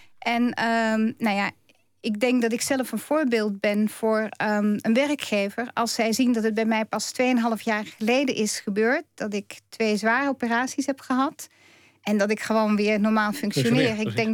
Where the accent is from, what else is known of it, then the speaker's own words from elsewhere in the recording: Belgium; also born or lived in France; ik ben Belgische en ik heb in Frankrijk gewoond.